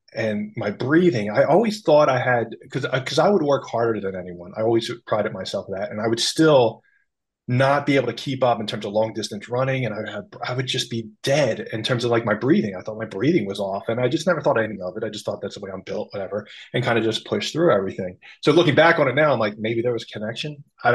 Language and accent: English; Philadelphia, Pennsylvania, United States; There's not a whole lot of professional athletes that come out of where I grew up in Philly.